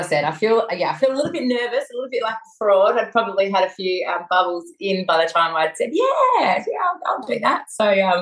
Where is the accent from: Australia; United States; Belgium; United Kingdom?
Australia; Whyalla, South Australia; Originally from Whyalla in South Australia, which I grew up in Whyalla with my mum, dad and my sister. Had an amazing childhood. Whyalla it's we thought we lived in a country town, but hindsight, I wouldn't classify Whyalla now as a country town. It's a small city.